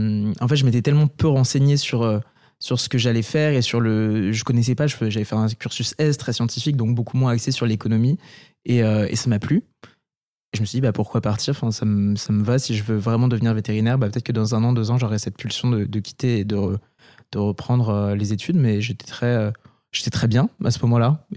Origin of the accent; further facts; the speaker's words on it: Paris, Île-de-France, France; j'ai 22 ans. Je fais une école de commerce, j'ai toujours habité à Paris.